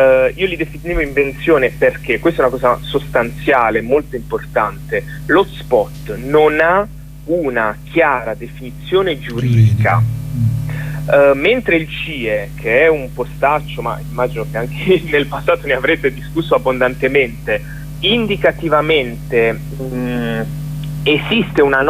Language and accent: Italian; Apulia, Italy; Allora, io sono pugliese